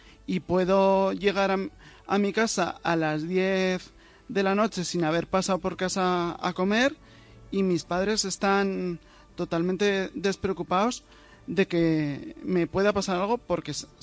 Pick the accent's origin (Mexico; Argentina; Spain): Spain; Zaragoza, Aragon; si yo ahora mismo digo que tengo 30 años y soy de Zaragoza